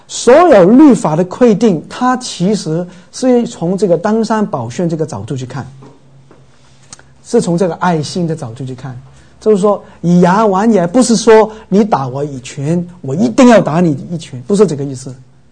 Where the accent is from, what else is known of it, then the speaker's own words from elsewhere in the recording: Guangdong, China; accent: Cantonese; 我们广东话说一直找